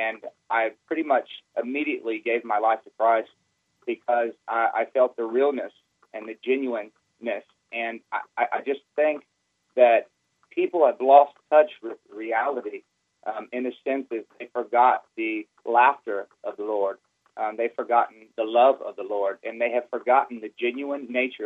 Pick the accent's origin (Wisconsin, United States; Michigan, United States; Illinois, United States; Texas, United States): Texas, United States; Houston; I'm from Houston, and I wanted to touch on a couple things.